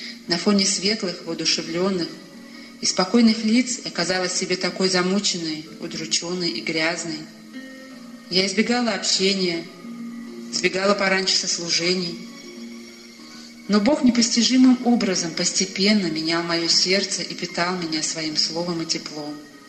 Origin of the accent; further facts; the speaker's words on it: Tomsk, Tomsk Oblast, Russia; born there; Я родилась в Томске в обычной советской семье.